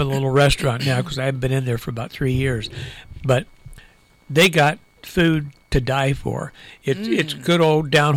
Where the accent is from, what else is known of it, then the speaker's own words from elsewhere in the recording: Logan, Ohio, United States; also born or lived in Scioto County; Now, I grew up in Logan. My family came from Scioto County. We moved to Logan when I was about 10 years old. And I grew up there, went to school there, went to high school there.